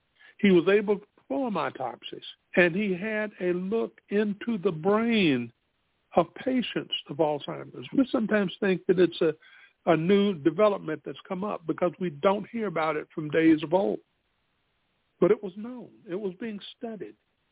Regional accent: Spartanburg, South Carolina, United States; And while it was significant that I go there, because I am from Spartanburg, South Carolina, we had two well-known schools here.

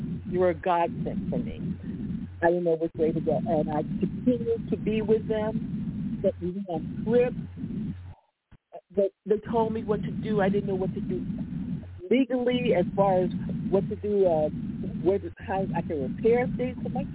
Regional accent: New Jersey, United States; I came from New Jersey. I came from an area where there's a street of black people. We had 10 black families in the whole town, mostly white.

